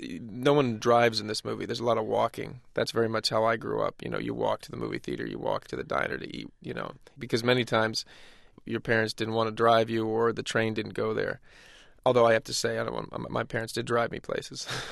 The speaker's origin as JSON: {"language": "English", "town": "Philadelphia", "region": "Pennsylvania", "country": "United States", "tie": "born or raised there", "said": "growing up in Philly myself, is very true. Our Sundays revolved around what time the game started."}